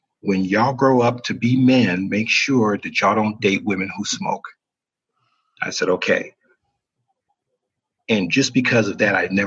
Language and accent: English; South Carolina, United States; also born or lived in Hempstead, New York; I was born August 12, 1970, Hempstead, New York. And I was back and forth between New York and South Carolina, where I would say the bulk of my formative years was in South Carolina.